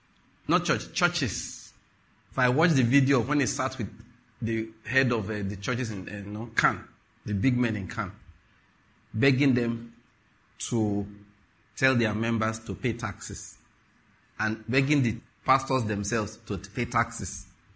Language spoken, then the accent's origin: English; Ondo, Nigeria; I'm a Nigerian. Now let's talk a bit. I'll get back to my message. I was born in Ondo State. Both of my parents are from there. I grew up my first part of my life there.